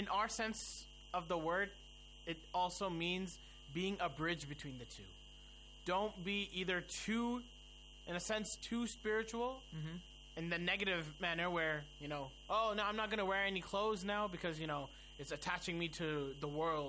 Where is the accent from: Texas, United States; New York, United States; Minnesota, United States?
Texas, United States; Houston; moved away as an adult; I am from America, specifically from Houston, Texas. So I was born and brought up over there.